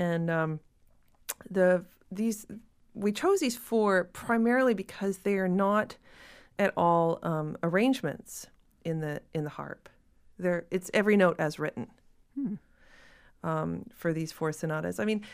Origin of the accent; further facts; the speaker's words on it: Ontario, Canada; Also, I grew up in Ontario, and you can't really grow up there without the kind of wonderful shadow, one might say